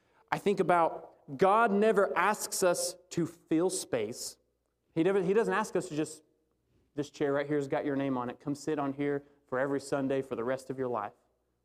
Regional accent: Alabama, United States; I'm from Alabama, if no one knew.

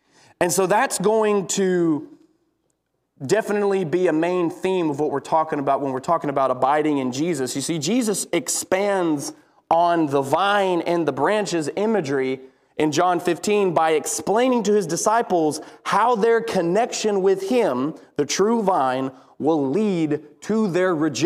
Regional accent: Alabama, United States; But I grew up in Alabama, so it's the Crimson Tide or the Auburn Tigers. You know, that's who people go for in the state I'm from.

